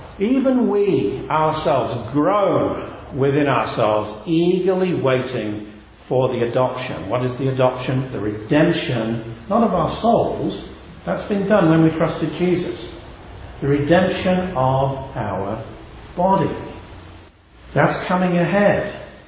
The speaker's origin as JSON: {"language": "English", "region": "England", "country": "United Kingdom", "said": "I come from England"}